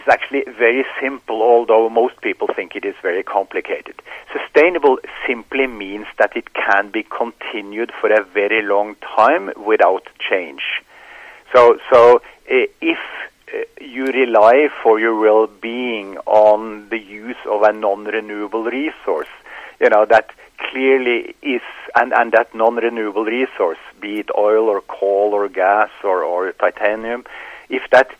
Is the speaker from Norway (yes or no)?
yes; Norway; accent: Norwegian; English is a second language; I am a 67-year-old professor. And obviously from Norway, as you can hear from my wonderful accent.